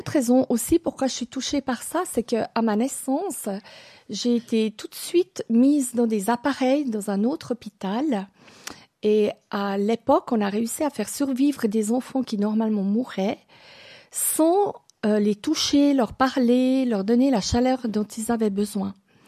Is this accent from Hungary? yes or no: yes; Hungary; French is a second language; donc je viens de Hongrie, et là-bas, beaucoup de personnes meurent à domicile.